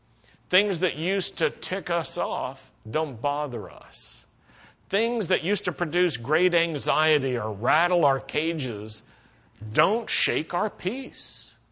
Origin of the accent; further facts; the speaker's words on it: Roanoke, Virginia, United States; Well, I grew up in Roanoke, Virginia. That's the Shenandoah Valley, Blue Ridge Mountains.